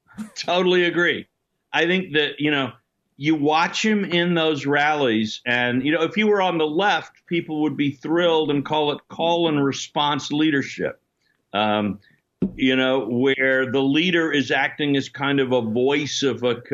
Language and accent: English; South Carolina, United States; born there; And, you know, I was born in South Carolina in 1952. I know a thing or two about the white South.